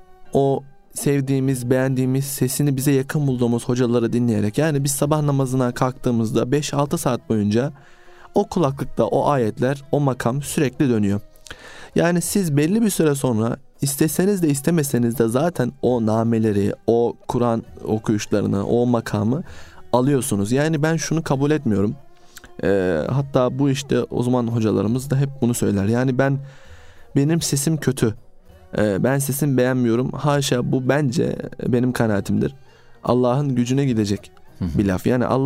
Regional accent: Istanbul, Turkey; benim Allah nasip etti kendim İstanbul gibi ilimde derya olan bir şehirde büyüdük.

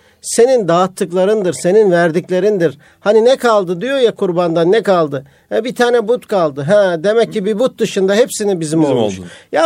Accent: Kayseri, Turkey; Ben bir Kayserliyim dedim

